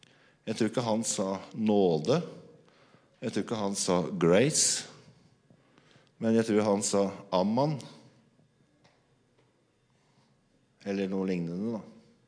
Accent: Innlandet, Norway; Jeg gjør ikke det, så jeg kommer fra Hadeland.

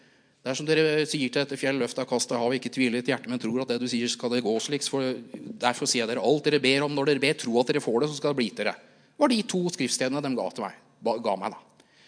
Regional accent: Jessheim, Akershus, Norway; en veninne av meg, som da vokste opp i Jessheim, der jeg kommer fra.

